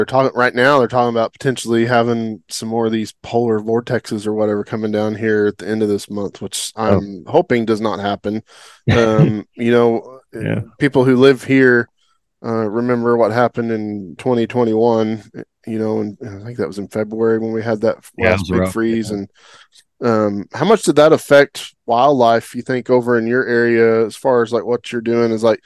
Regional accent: Oklahoma, United States; You know, growing up in Oklahoma, I was never exposed to any of that.

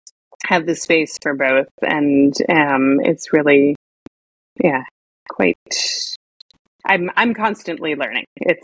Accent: New York, United States; Although I will say, I'm being from New York, I find in a place like New York, people, I think London too, people love Ashtanga in particular.

